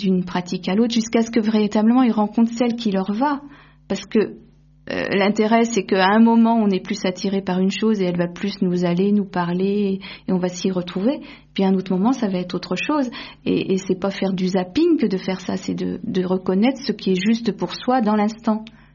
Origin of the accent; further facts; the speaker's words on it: Tours, Centre-Val de Loire, France; Je viens de la région de Tours, il n'y a pas très longtemps que j'habite ici, ça fait plus de 2 ans maintenant.